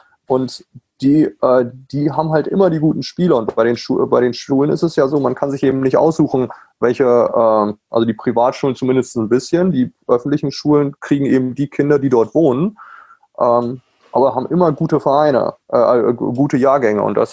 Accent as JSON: {"language": "German", "country": "Germany", "lives_now": "United States", "said": "als Deutscher komme ich da rüber und sage, ich biete einen Camp"}